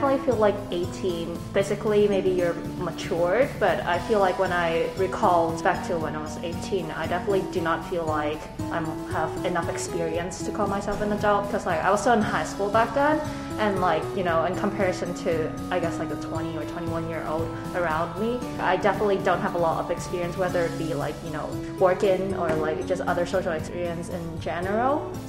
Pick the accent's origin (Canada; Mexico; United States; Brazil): Canada; Vancouver, British Columbia; I'm from Vancouver, which is in British Columbia